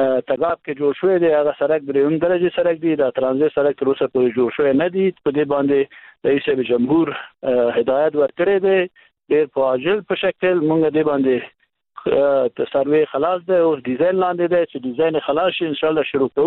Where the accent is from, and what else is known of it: Afghanistan